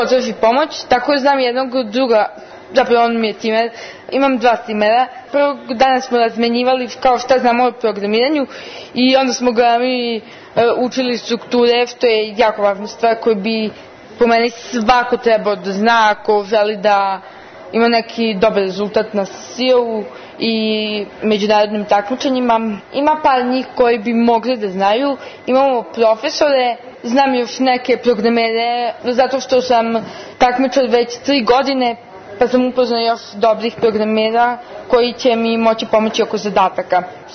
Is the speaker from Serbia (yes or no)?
yes; Sombor, Vojvodina, Serbia; dolazim iz Sombora, iz osnovne škole Dositej Obradović.